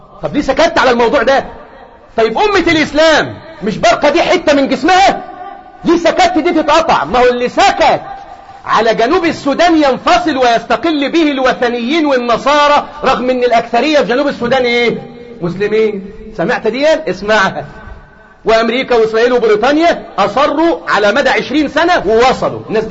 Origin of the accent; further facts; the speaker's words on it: Egypt; ناحية من الشمال عندنا في مصر